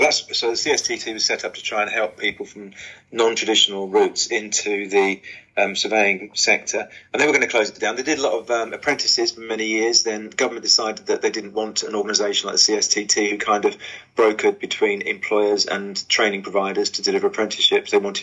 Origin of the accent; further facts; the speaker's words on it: London, United Kingdom; Because I come from East London, and I was very lucky in that I'm very old now, so it was a long while ago.